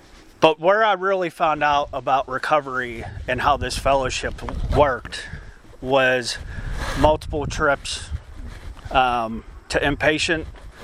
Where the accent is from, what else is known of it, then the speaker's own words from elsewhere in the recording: Irwin, Pennsylvania, United States; from Penn Trafford, and I don't know if any of you know where that's at. It's in Irwin